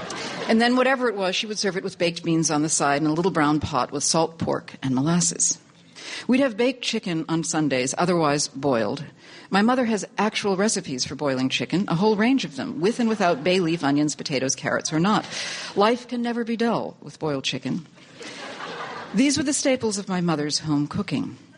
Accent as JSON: {"language": "English", "town": "Boston", "region": "Massachusetts", "country": "United States", "tie": "born or raised there", "said": "I grew up right here in Boston."}